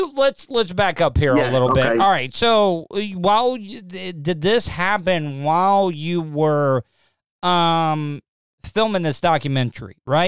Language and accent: English; Florida, United States; I was born and raised in Florida. I, you know, people get like upset when I call myself a Florida cracker.